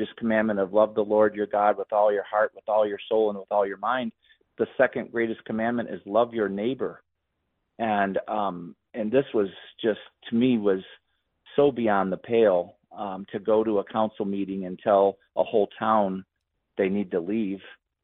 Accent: Wyandotte, Michigan, United States; I grew up in Wyandotte, Michigan, very short distance from Dearborn.

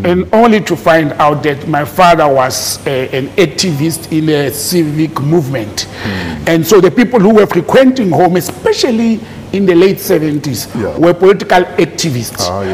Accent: Randfontein, Gauteng, South Africa; But I grew up in Randfontein.

